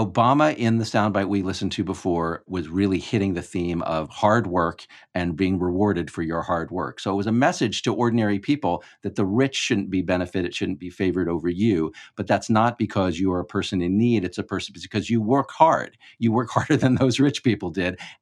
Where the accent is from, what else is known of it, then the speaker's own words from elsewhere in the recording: Texas, United States; I think it is useful because I'm from hurricane land. I come from the Gulf Coast of Texas.